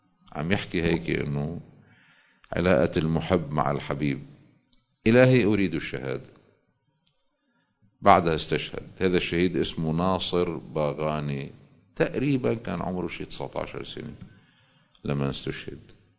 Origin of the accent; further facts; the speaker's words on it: Lebanon; الآن عندنا في لبنان نماذج